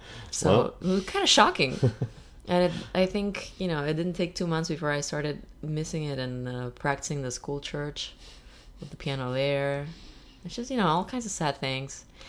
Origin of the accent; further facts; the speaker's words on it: Peru; moved away as an adult; Well, I grew up in Peru. I am from Peru, and I was there until I was 20 years old.